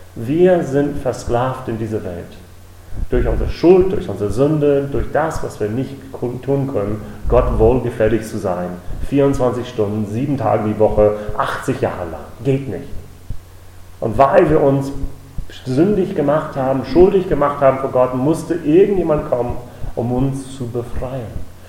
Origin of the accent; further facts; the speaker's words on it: Richmond, Virginia, United States; German is a second language; now in Germany; ich komme aus den Vereinigten Staaten und ich komme aus einem wunderschönen Bundesland, das heißt Virginia. Und ich komme aus der Hauptstadt von diesem Bundesstaat, das heißt Richmond.